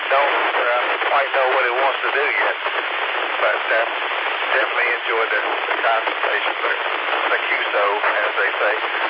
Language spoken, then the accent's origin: English; Austin, Georgia, United States; If we start started digging, we'd probably be cousins, you know? I'm from Austin. My mom and daddy was from Sandy Cross in Franklin County.